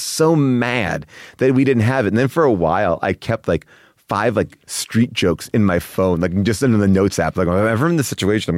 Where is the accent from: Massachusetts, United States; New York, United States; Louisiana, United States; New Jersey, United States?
New York, United States; Long Island; I grew up in Long Island.